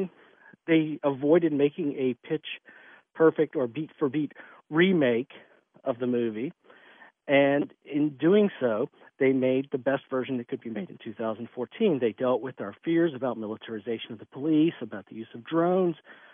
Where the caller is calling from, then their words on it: Wake Forest, North Carolina, United States; I'm calling from Wake Forest, North Carolina